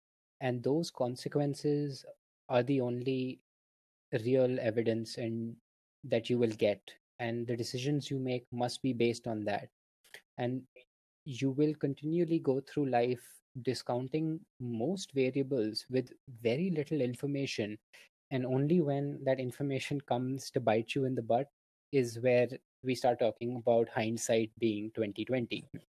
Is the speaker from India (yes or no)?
yes; India; or avatars, because we're Indian